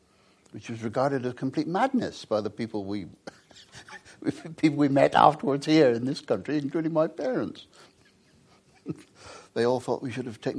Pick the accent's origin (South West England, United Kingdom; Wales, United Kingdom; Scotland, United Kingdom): South West England, United Kingdom; Cheltenham; born there; I was born in Cheltenham, in Gloucestershire.